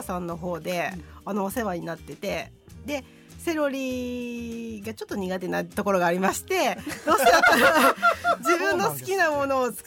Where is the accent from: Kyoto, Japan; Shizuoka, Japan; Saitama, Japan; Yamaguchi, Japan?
Shizuoka, Japan; moved away as an adult; also born or lived in Nagano; now in Kofu, Japan; もともとは静岡の、静岡市出身です。